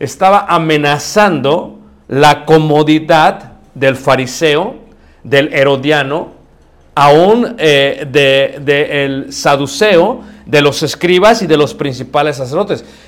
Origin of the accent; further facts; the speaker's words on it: Mexico; aunque pensamos automáticamente como mexicanos que langosta es como un grillo, como un chapulín